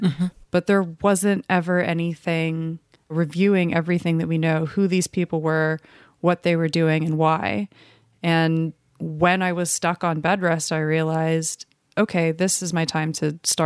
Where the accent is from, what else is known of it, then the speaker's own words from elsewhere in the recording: Los Angeles, California, United States; I am a Black person growing up in Los Angeles, so I had many encounters with police before starting this journey of investigating the sheriff's department.